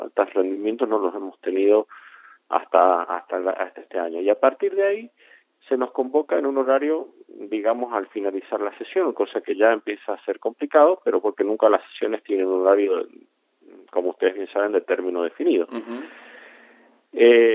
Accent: San Rafael, Mendoza, Argentina; los dos somos de San Rafael, de personas que en el medio de San Rafael, un pueblo que tiene 200.000 habitantes

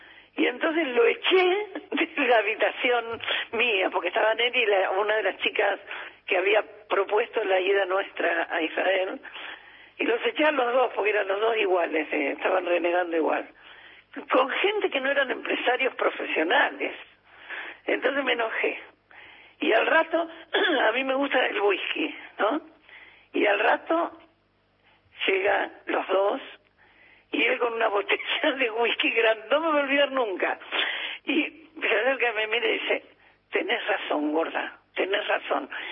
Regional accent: Buenos Aires, Argentina; also born or lived in Santiago del Estero; Mi papá era santiagueño, y nosotros nos criamos mitad en Santiago, mitad en Buenos Aires, nacimos todos acá

